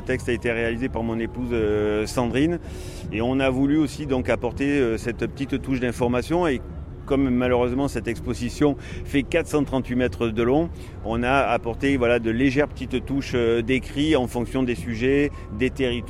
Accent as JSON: {"language": "French", "town": "Aix-en-Provence", "region": "Provence-Alpes-Côte d'Azur", "country": "France", "tie": "born there", "said": "Je suis né à Aix-en-Provence. Ça fait 25 ans que je travaille en Provence, sur les littorales, dans les terres."}